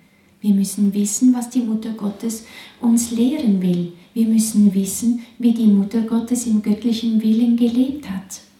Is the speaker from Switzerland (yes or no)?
yes; Switzerland; accent: Swiss German; Ich muss immer so mit meinem Schweizerdeutsch da die Worte suchen. Ich gebe mir einfach Mühe, weil ich habe sonst auch schon in meinem Dialekt, habe ich schon Mühe mit der deutschen Sprache.